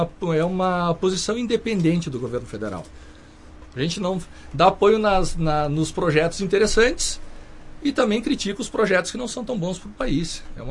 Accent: Caxias, Brazil; Sou de Caxias.

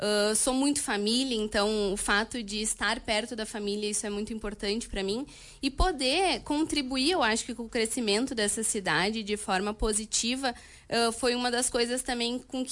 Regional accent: Vacaria, Rio Grande do Sul, Brazil; also born or lived in Pelotas; Sim, sou daqui de Vacaria, né? Fui morar em Pelotas para poder fazer a faculdade de medicina, né, há 6 anos atrás. E ao final aí de 2022, retornei para cá.

